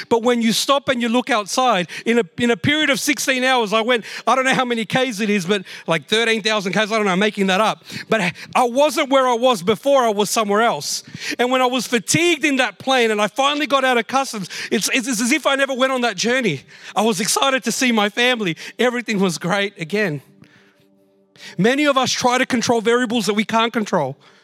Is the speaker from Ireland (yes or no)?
no; Australia; I'm Latin American, but I'm more of an Aussie. I've grown up here, right?